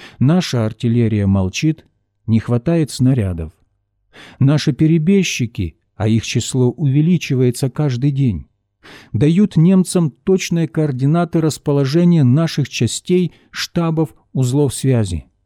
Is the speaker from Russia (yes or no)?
no; Poltava Oblast, Ukraine; Так было в моем родном селе на Полтавщине десятки лет тому назад.